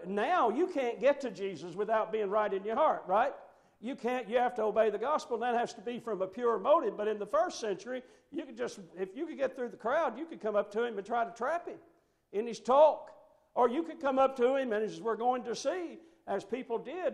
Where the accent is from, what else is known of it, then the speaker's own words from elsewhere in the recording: Mount Sterling, Kentucky, United States; I'm a native of Montgomery County, so I'm a homeboy. I'm not far from here. I grew up in Mount Sterling, and know a whole lot of you from that.